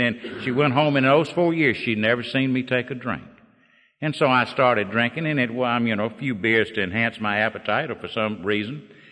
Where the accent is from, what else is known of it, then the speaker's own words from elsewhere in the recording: Mississippi, United States; I got out of the Air Force and I went back to my hometown and down in Mississippi